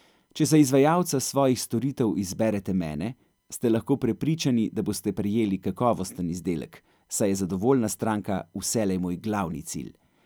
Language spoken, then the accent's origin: Slovenian; Ljubljana, Central Slovenia, Slovenia; born there; Rodil sem se leta 1980 v Ljubljani